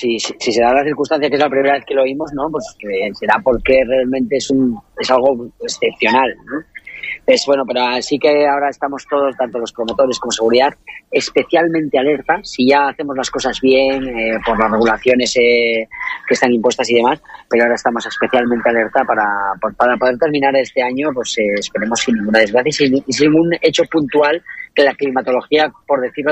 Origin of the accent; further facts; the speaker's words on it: Asturias, Spain; nosotros que venimos de Asturias.